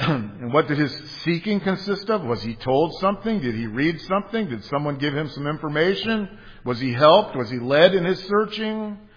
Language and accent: English; Florida, United States; Growing up in South Florida, I remember vividly the discovery of the Nuestra Senora de Atocha, or Our Lady of Atocha.